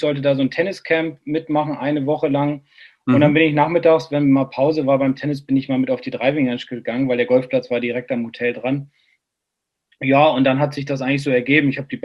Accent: Bremen, Germany; Ich bin 42, spiele seit 1989 Golf, bin Bremer, habe eine Familie, Frau, Kind, Hund, Katze

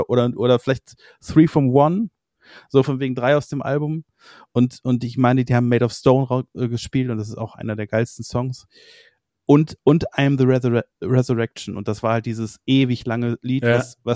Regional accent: Meerbusch, North Rhine-Westphalia, Germany; Ich komme halt aus Meerbusch.

